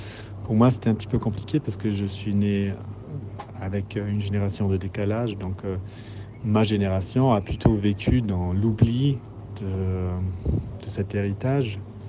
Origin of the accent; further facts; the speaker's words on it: Germany; now in Berlin, Germany; Bonjour, j'habite à Berlin, je suis franco-allemand, ma mère est française, mon père est allemand. J'ai grandi en Allemagne, mon père est né à Cologne en 1921 et ma mère est française